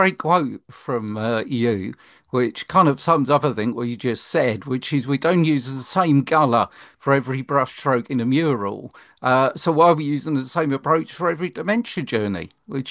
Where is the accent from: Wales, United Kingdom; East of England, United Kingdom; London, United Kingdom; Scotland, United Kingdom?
London, United Kingdom; my background, I'm a Londoner, I was born in London, and so my kind of cultural background is all of that.